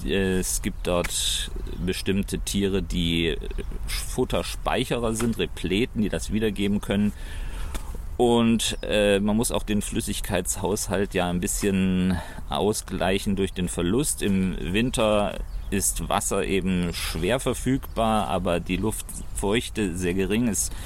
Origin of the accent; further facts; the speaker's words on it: Konstanz, Baden-Württemberg, Germany; Ich bin in Konstanz geboren, auch dort aufgewachsen und zur Uni gegangen